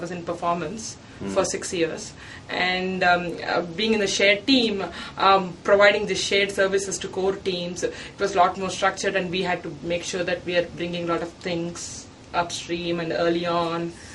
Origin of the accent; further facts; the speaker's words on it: Hyderabad, Telangana, India; I'm from India, and I'm from South India actually, from Hyderabad